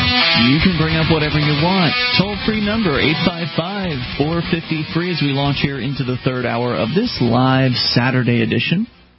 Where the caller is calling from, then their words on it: Virginia, United States; Virginia.